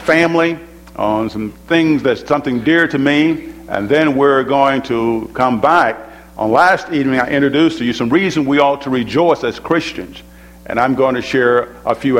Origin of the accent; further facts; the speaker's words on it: Tupelo, Mississippi, United States; I think back as a teenager, growing up in Tupelo, Mississippi, and at that time, in the 70s, I saw some transitions occurring in the family.